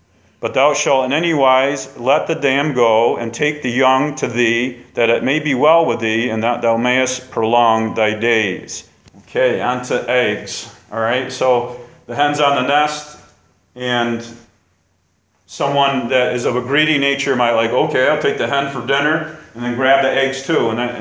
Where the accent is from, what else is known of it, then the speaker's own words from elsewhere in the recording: New York, United States; There was one in my hometown near it, in Vestal, where a bear just climbed up a tree near a busy road and went to sleep.